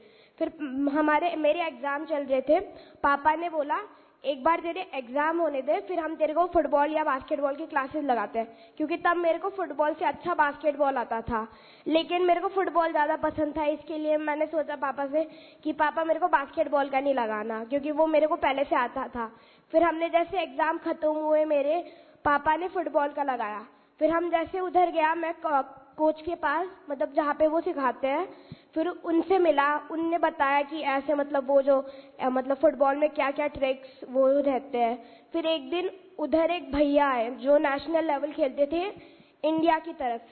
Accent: Pune, Maharashtra, India; मैं महाराष्ट्र में रहने वाला एक बच्चा हूँ। मैं पुणे से आया हूँ।

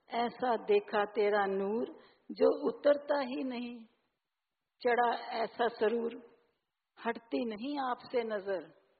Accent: Delhi, India; और मैं दिल्ली से आई हूँ, वसंत कुंज से।

